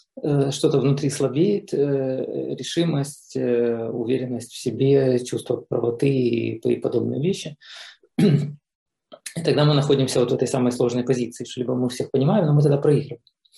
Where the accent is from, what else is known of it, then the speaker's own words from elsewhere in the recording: Ukraine; я украинец